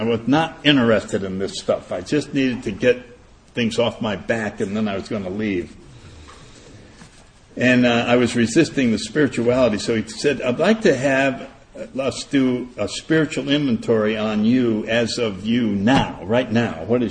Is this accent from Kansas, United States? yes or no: yes; Kansas, United States; born there; Well, I was born in Kansas, and my father tried to make me grow up.